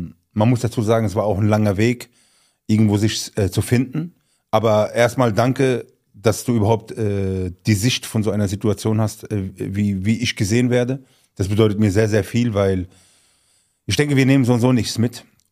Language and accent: German; Pirmasens, Rhineland-Palatinate, Germany; Ich bin ja aus Pirmasens.